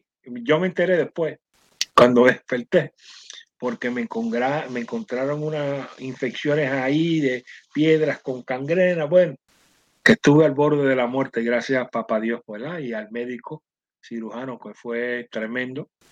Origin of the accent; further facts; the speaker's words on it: Carolina, Puerto Rico; como dicen en mi pueblo de Carolina.